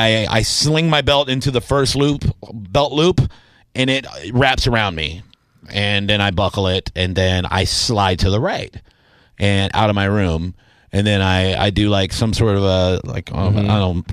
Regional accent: the South, United States; Yes, I'm from the South.

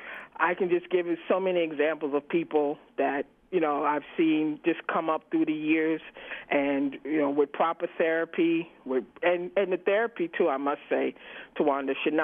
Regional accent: New York, United States; You know, I'm from New York, so we had three counties back home.

